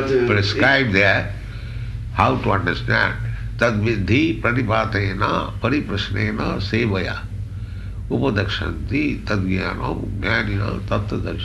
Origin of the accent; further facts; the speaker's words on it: India; I am Indian, coming from a poor country.